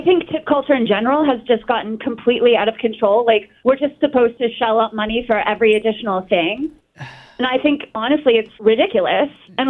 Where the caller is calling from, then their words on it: Bel Air, Maryland, United States; from Bel Air